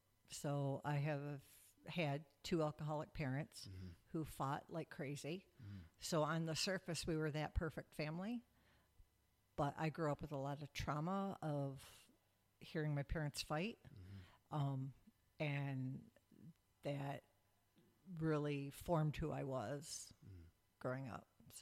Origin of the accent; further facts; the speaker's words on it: Detroit, Michigan, United States; I'm from Detroit, Michigan.